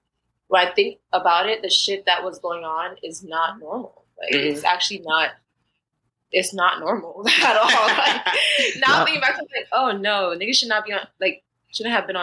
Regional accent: Florida, United States; also born or lived in Jamaica; I grew up in Florida, but I also grew up in Jamaica.

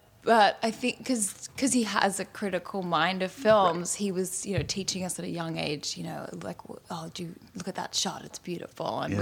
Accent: Australia; also born or lived in Fiji / Singapore / Indonesia / Italy; Yeah, exactly. Yeah, I was born in Australia, but I left at 2 weeks old, and we grew up in Fiji, Singapore, Indonesia, a little bit in Italy, and then moved back to Australia, and then within Australia, we moved pretty much every 2 to 4 years.

